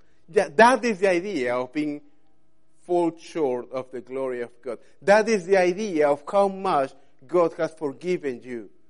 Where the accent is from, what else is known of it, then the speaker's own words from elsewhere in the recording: Peru; I'm not very good, but I'm from Peru, so I have to play football.